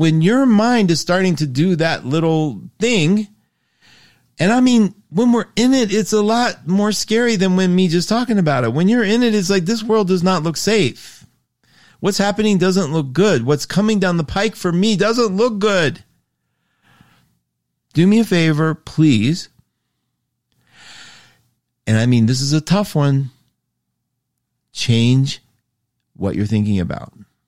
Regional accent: West Virginia, United States; I was raised in West Virginia, as many of you know.

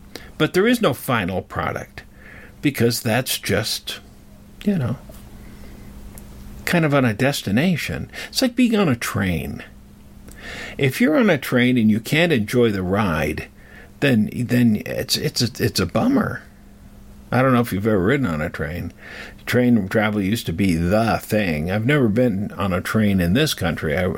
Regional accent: England, United Kingdom; born there; I was born in England, so rightfully so.

